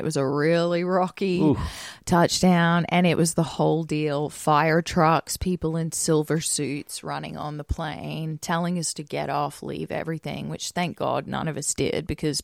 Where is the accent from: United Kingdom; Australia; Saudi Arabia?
Australia; Queensland; It's about an hour from my hometown. Yeah, it's far north Queensland.